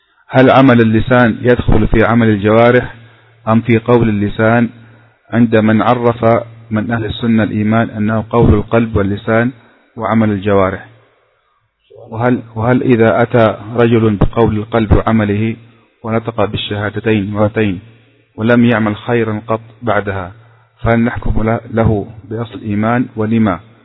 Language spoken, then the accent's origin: Arabic; Upper Egypt, Egypt; لأن هذا يدرس في بلدتنا في صعيد مصر